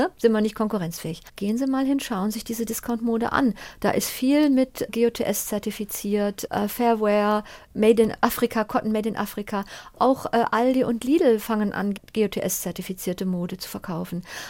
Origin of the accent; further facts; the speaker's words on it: Düsseldorf, North Rhine-Westphalia, Germany; ich bin ja aus Düsseldorf, was immer noch ein großes Modezentrum ist